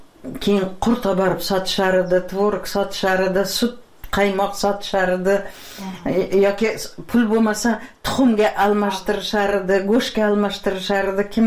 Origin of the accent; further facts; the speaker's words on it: Piskent, Tashkent Region, Uzbekistan; Men shu yerlarda tug'ilganman-da. Eshik deraza bo'lmagan. Piskentda, garnak degan yer bor edi, leshoz degan.